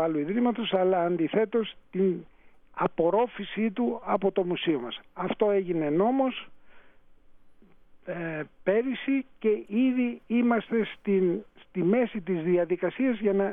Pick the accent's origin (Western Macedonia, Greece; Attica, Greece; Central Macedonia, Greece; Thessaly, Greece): Attica, Greece; Athens; Εγώ που γεννήθηκα, μεγάλωσα στην Αθήνα από όλη μου τη ζωή